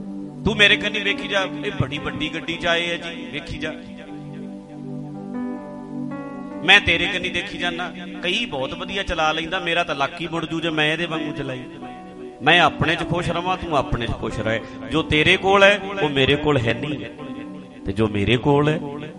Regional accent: Dhadri, Punjab, India; ਮੇਰਾ ਪਿੰਡ ਢੱਡਰੀ ਹੈ

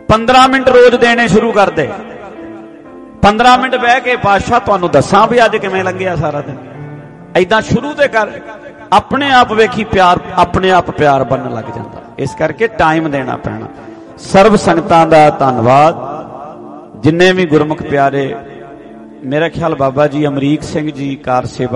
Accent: Patiala, Punjab, India; ਗੁਰਦੁਆਰਾ ਪਰਮੇਸ਼ਵਰ ਦੁਆਰ ਸਾਹਿਬ ਬਈ ਵੀ ਆਪਾਂ ਘਰ ਦਈ ਆ, ਪਟਿਆਲਾ ਸਾਡਾ ਸ਼ਹਿਰ ਹੈ, ਨਾਲ ਹੀ ਹੈ।

